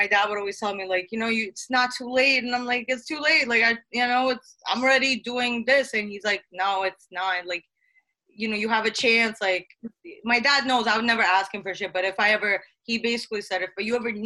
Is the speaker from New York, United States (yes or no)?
yes; Brooklyn, New York, United States; Coney Island.